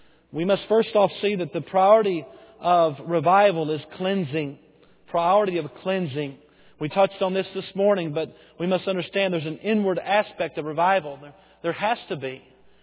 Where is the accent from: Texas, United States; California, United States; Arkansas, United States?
Texas, United States; Bowie; took the youth pastor position in Bowie, just 20 minutes from there in my hometown.